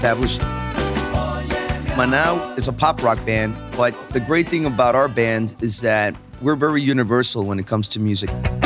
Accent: Guadalajara, Jalisco, Mexico; English is a second language; We're from Guadalajara. In our case, Mexico City was like another country

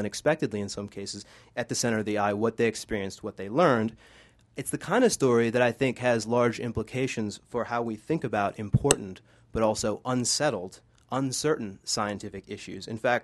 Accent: New Orleans, Louisiana, United States; I grew up in New Orleans, Louisiana, and then I went to college in 1995

